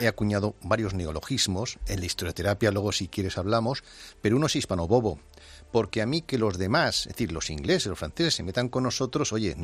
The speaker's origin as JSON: {"language": "Spanish", "country": "Spain", "said": "puede decir cosas que nosotros no podemos decir por ser españoles"}